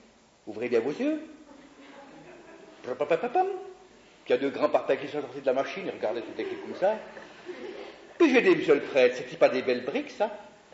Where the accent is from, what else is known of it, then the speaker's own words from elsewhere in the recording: Italy; je suis italien, je ne suis pas étranger.